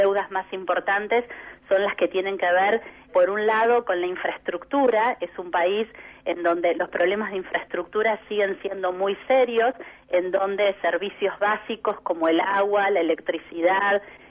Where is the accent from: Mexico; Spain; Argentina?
Argentina; nosotros como argentinos